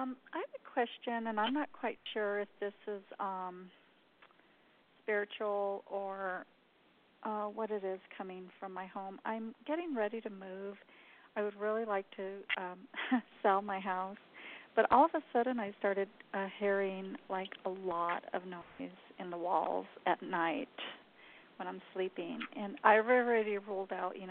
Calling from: New Mexico, United States; I'm in New Mexico.

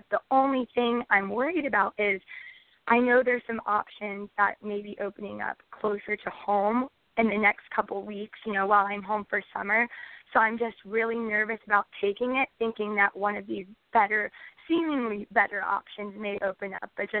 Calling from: North Carolina, United States; Hi, Alejandra and Saba. … from North Carolina.

